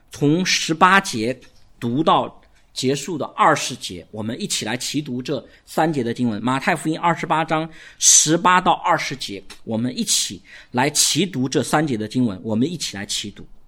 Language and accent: Chinese; China; 我们中国人经过这几十年的改革开放，我们中国真的是比四十年前富裕太多了